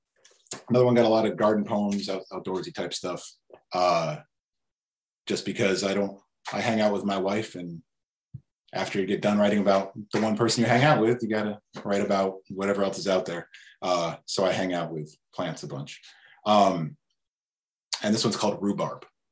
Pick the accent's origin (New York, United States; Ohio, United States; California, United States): New York, United States; Binghamton; because I'm from Binghamton, originally Binghamton, New York, for those of you who don't know.